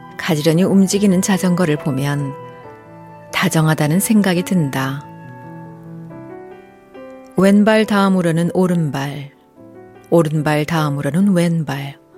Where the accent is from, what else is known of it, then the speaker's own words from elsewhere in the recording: Yeonggwang, South Jeolla, South Korea; 저 어렸을 적에 그 시골 살았었거든, 영광.